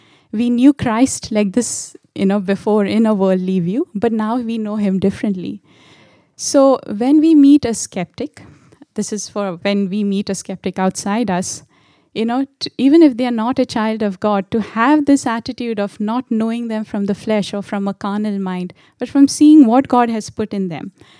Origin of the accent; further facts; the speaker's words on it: India; But so as you know, I've been born and brought up in India.